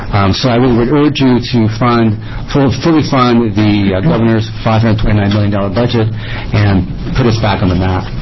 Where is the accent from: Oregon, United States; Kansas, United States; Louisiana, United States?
Oregon, United States; Coos Bay; We're all from Coos Bay, so I'll drive over today to address the committee jointly.